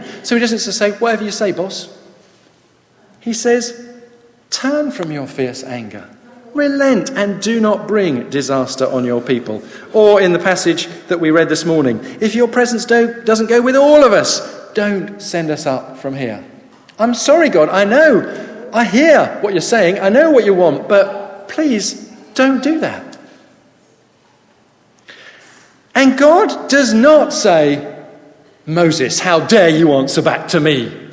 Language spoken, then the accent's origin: English; United Kingdom; But we just say, we're British, but most of us are polite.